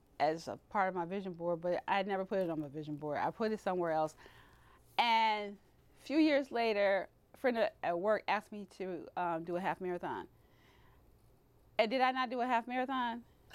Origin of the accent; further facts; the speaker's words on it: Detroit, Michigan, United States; I'm not forfeiting this medal, baby. I'm from Detroit. I ain't going out like that.